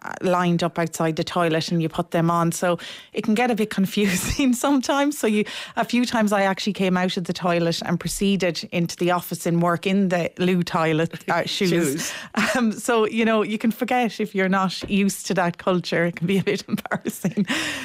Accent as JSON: {"language": "English", "country": "Ireland", "said": "We're an island nation. I think as Irish people, we can be very respectful and indirect."}